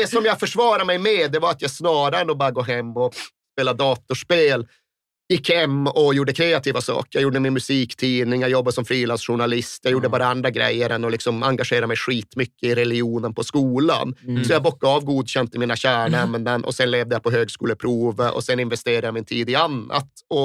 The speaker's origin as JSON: {"language": "Swedish", "town": "Malmberget", "region": "Norrbotten County", "country": "Sweden", "said": "För vi har inte mycket i Malmberget där jag kommer ifrån. Numera finns ju inte ens samhället kvar."}